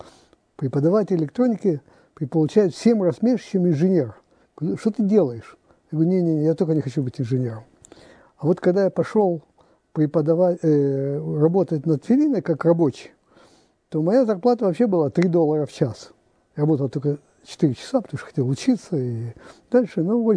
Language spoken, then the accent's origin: Russian; Russia; moved away as an adult; из России